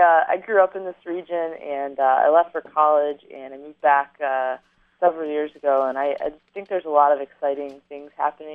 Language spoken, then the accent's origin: English; Haslett, Michigan, United States; I grew up in Hazlitt.